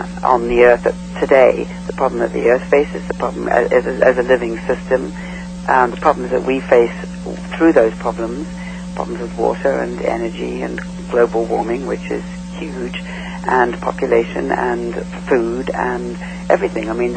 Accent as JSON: {"language": "English", "country": "New Zealand", "tie": "born or raised there", "said": "it began in my childhood in New Zealand, although, because I grew up in New Zealand"}